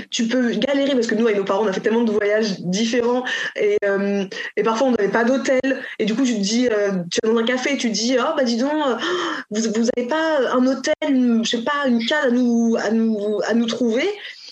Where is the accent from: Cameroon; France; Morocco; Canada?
Cameroon; au Cameroun pour voir ce que c'est aussi bah, là d'où on vient, en fait.